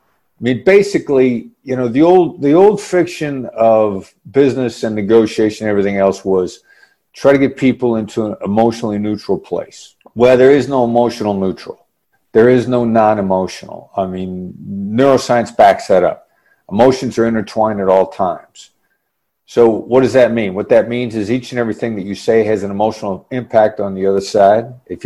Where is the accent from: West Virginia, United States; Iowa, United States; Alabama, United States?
Iowa, United States; All right. I grew up in Iowa, and I'm on your podcast.